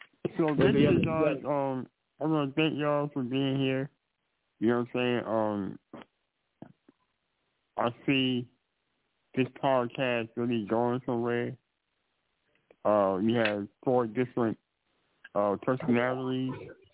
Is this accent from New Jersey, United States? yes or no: yes; Harrison, New Jersey, United States; So, for me, man, growing up in Harrison, New Jersey, the home of Freddie Rock, a day is all you say.